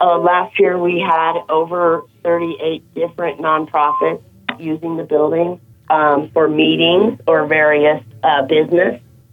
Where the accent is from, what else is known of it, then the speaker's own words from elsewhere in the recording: Craig, Colorado, United States; it was pretty depressing driving by after growing up in Craig and seeing that really nice little brick building shut down.